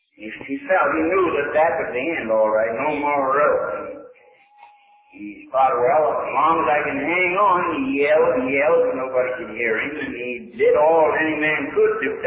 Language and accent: English; Pennsylvania, United States; born there